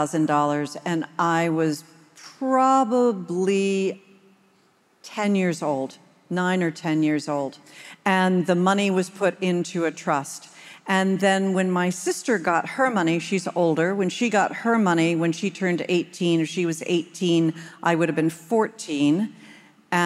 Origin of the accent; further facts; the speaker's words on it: United States; a lot of heat about being an American, and especially about being an American in Nashville, Tennessee